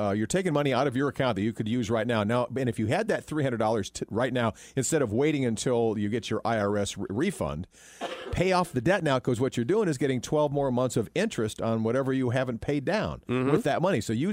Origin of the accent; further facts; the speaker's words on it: Fort Lauderdale, Florida, United States; When I was growing up in Fort Lauderdale on the beach, we'd go, hey, let's go watch the submarine races